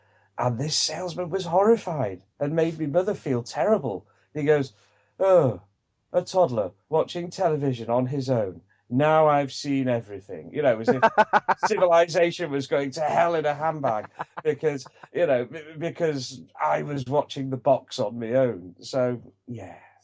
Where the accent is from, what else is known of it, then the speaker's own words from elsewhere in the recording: Wales, United Kingdom; I grew up in hotels in North Wales. So my mum and dad were working all the time.